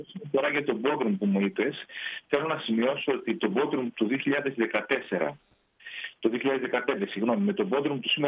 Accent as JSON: {"language": "Greek", "town": "Koufalia", "region": "Central Macedonia", "country": "Greece", "tie": "born or raised there", "said": "η πλευρά της μητέρας μου εκεί που γεννήθηκε, εκεί που μεγάλωσα θα έλεγα μετά τα 2 μου χρόνια, από τα κουφάλια Θεσσαλονίκης που δηλαδή εκεί μεγάλωσα, εκεί πήγα σχολείο."}